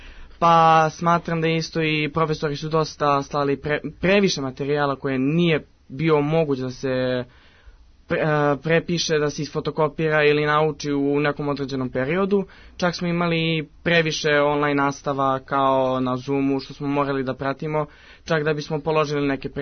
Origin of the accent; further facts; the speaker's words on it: Resnik, Belgrade, Serbia; dolazim iz Resnika, imam 18 godina i idem u srednju, u saobraćajnu tehničku školu.